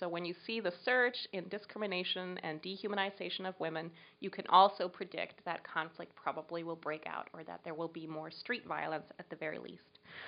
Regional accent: Denmark; English is a second language; I did not come out of the traditional feminist movement in my home country, Denmark.

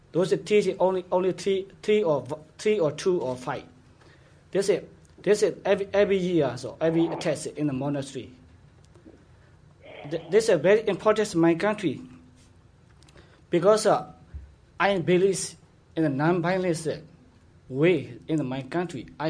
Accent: Myanmar; born there; English is a second language; I was born in Burma.

